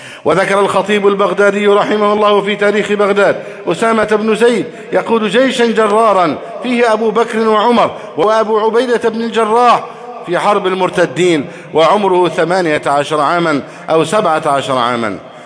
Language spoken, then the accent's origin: Arabic; Egypt; اللهم احفظ بلدنا مصر أمنا أمانا، سخاء رخاء.